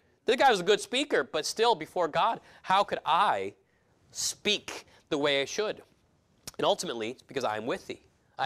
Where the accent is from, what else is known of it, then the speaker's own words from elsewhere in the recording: California, United States; I grew up in California